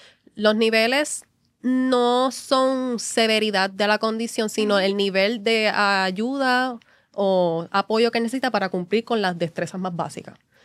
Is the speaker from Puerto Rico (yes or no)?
yes; Bayamón, Puerto Rico; Yo soy de Bayamón